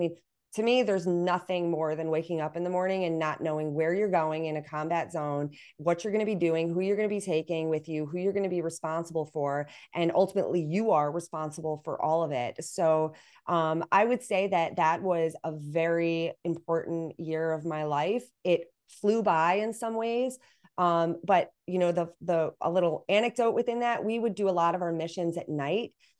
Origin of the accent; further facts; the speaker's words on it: New York, United States; So with my older brother going there, I grew up outside of New York City. I was able to visit West Point.